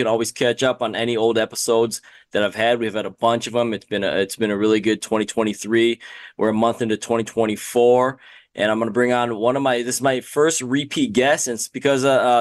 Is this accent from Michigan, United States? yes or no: yes; Michigan, United States; So for people that don't know, me and …, we're both from Michigan.